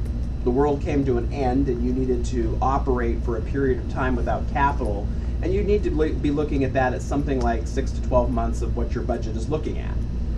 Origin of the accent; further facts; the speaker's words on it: Stockton, California, United States; you have to remember we're from Stockton, too.